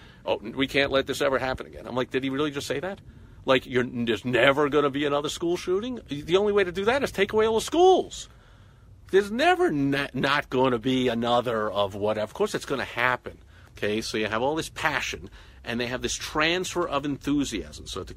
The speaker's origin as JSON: {"language": "English", "country": "United States", "said": "I'm a freedom guy. It's why I'm an American."}